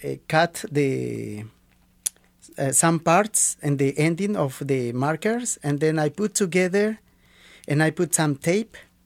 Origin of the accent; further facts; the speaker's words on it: Bolivia; English is a second language; Yeah, I am from Bolivia.